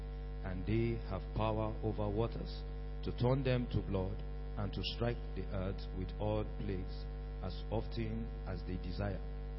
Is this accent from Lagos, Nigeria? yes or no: no; Bauchi, Nigeria; from Bauchi.